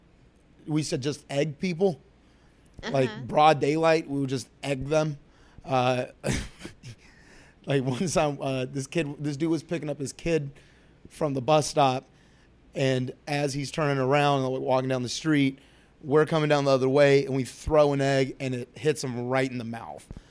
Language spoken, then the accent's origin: English; Elk Grove, California, United States; I grew up in Elk Grove, suburbs, like just outside of Sacramento. There ain't much to do there.